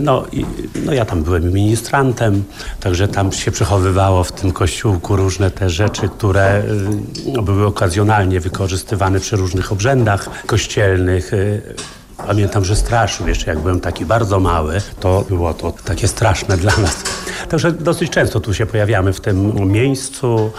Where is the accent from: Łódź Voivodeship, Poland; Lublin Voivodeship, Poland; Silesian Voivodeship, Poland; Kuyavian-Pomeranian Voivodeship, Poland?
Lublin Voivodeship, Poland; Matczyn; Ja jestem z Matczyna